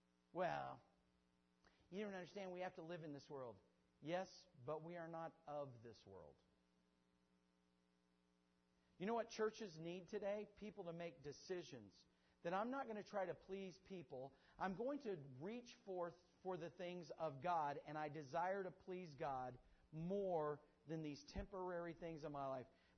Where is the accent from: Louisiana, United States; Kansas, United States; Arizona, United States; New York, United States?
Kansas, United States; Now, I'm a KU fan, all right, because I'm from Kansas.